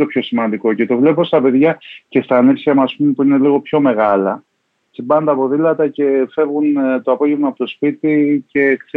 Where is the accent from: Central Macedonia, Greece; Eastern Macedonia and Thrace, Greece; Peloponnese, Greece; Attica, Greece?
Eastern Macedonia and Thrace, Greece; Makri; που συμβαίνει στο χωριό μου στη Μάκρη.